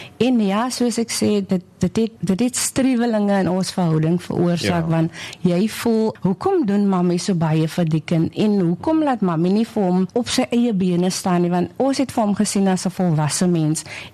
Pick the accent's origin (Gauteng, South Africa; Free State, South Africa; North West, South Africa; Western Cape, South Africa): Western Cape, South Africa; Paarl; Ek is gebore en getoe in die Parel.